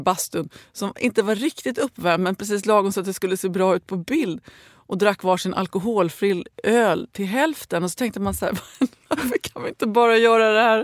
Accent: Finland; jag tar det som finlandssvensk

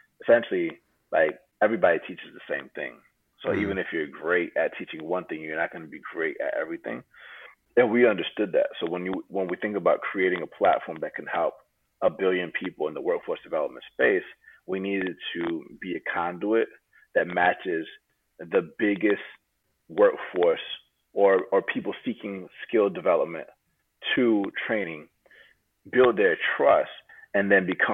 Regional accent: Atlanta, Georgia, United States; And then growing up in Atlanta, Georgia, which is like mostly Black, I never had identity issues.

